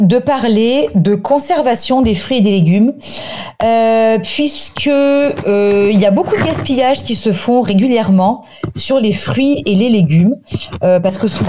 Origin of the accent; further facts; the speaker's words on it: Provence-Alpes-Côte d'Azur, France; comme on dit chez nous en Provence.